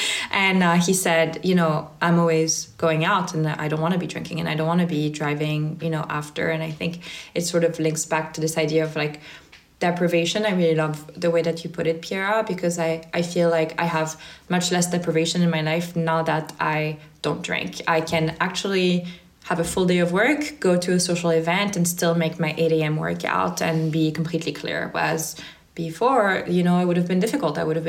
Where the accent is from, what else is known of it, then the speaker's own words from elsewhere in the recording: France; I'm from France.